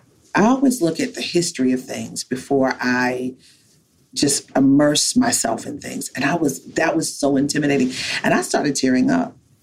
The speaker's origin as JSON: {"language": "English", "town": "Baltimore", "region": "Maryland", "country": "United States", "tie": "born or raised there", "said": "as a little Black child growing up in Baltimore, where they say the word failure is built into our very existence"}